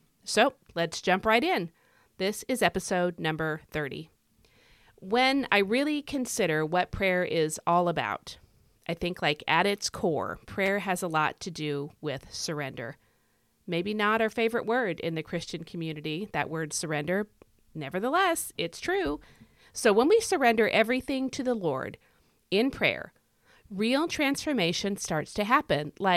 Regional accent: United States; accent: American; So where I live, which is in America, I'm sure you can tell by my accent

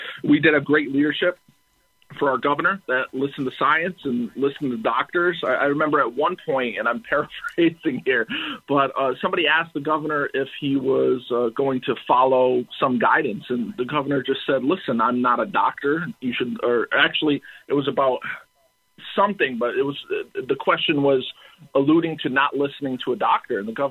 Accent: Waterbury, Connecticut, United States; I worked very closely with workers at my hometown hospital, Waterbury Hospital in Connecticut

